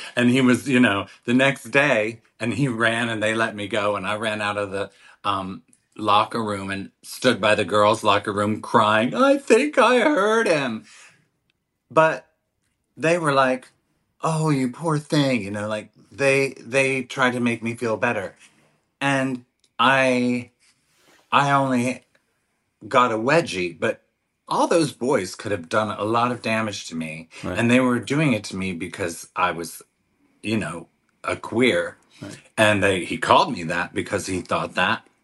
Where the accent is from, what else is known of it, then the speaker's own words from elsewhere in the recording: Maryland, United States; I know that they have pride events in my hometown now, but I, you know, even back when I was doing Broadway, they had me on the cover of the arts section of the paper, and then on the metropolitan section or whatever, they had a story about how the mayor had refused to allow the Maryland State drag pageant